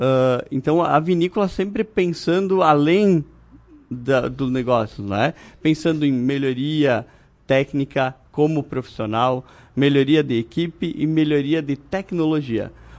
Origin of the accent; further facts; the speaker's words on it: Bento Gonçalves, Rio Grande do Sul, Brazil; Sim, sou natural de Bento Gonçalves.